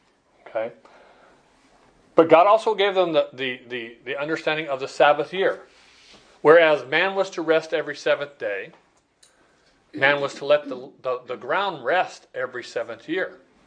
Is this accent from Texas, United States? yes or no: no; Chandler, Arizona, United States; I remember growing up in Chandler, and that was, you know, in the 60s